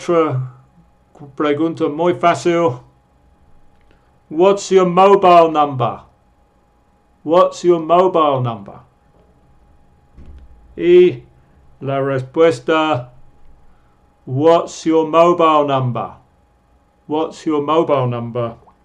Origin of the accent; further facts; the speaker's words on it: England, United Kingdom; Spanish is a second language; Generalmente yo, como soy de Inglaterra, en este curso uso el vocabulario británico